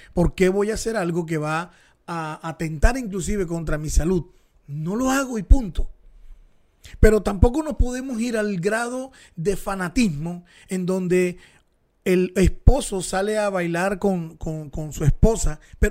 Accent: Barranquilla, Atlántico, Colombia; soy barranquillero, soy costeño, soy ñero, soy quillero. Aquí, esto está frente al mar. Estamos rodeados de un río maravilloso, hace un calor horrible.

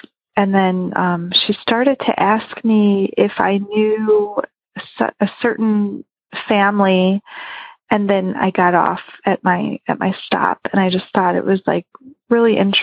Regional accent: Chicago, Illinois, United States; when I was a young girl growing up in Chicago. So I lived in the city of Chicago

